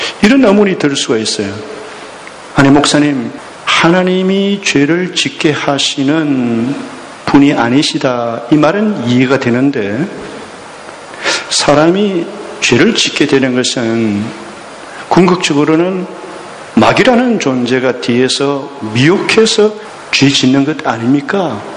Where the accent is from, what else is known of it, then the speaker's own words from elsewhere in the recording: South Korea; 한국에서 왔다고 그러니까 잘 산 나라